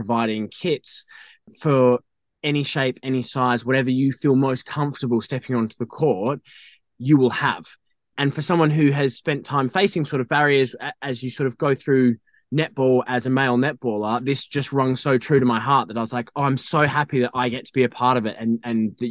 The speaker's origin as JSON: {"language": "English", "country": "Australia", "moved": "as an adult", "lives_now": "United Kingdom", "said": "I played for my state team back home. I'm Australian originally."}